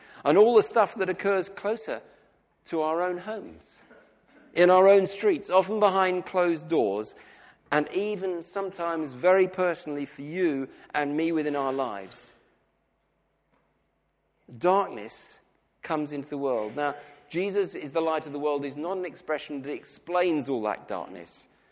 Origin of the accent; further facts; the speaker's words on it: United Kingdom; Now, I know that we are British, but in some churches, if the preacher stands up and says that, he gets a response.